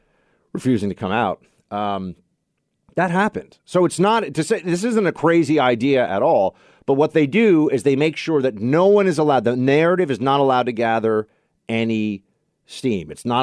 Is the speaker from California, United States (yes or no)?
yes; San Francisco, California, United States; I want my hometown of San Francisco to feel safe.